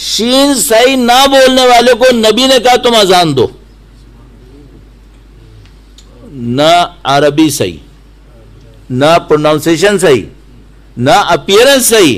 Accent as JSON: {"language": "Urdu", "country": "Pakistan", "said": "ہمارا تعلق پاکستان سے ہے"}